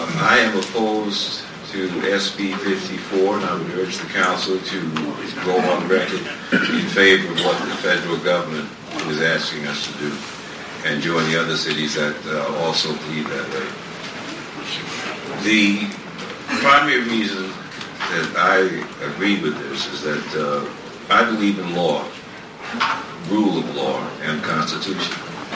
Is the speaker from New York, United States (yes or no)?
no; Boston, Massachusetts, United States; also born or lived in New Orleans; I lived in New Orleans. I'm from Boston originally, and we know of the dealings with the Irish and the other people that came in.